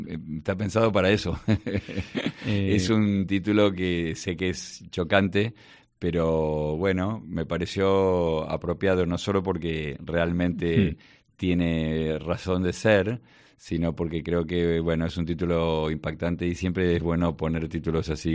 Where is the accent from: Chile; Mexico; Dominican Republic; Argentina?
Argentina; now in Spain; arranco desde mis abuelos, y toda mi infancia en Argentina, y después cuando vine para España